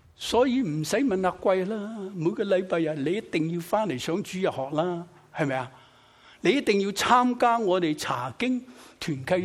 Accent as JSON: {"language": "Chinese", "region": "Shanghai", "country": "China", "said": "我是上海人，所以又不是南又不是北，但是我属于北方人。"}